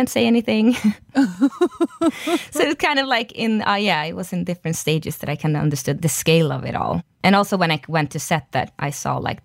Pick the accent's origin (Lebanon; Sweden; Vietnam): Sweden; I mean, I'm from Sweden, so we have like small premieres